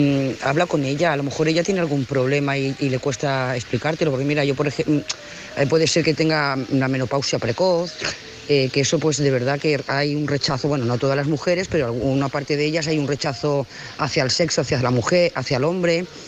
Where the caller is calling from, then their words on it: Lloret de Mar, Catalonia, Spain; de Lloret de Mar